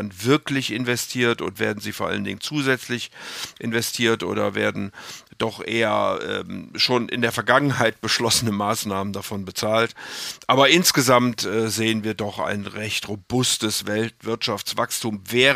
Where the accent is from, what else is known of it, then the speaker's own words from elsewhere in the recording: Rhineland, Germany; damit ich nicht als Rheinländer in den Verruf komme, nur positiv zu sein.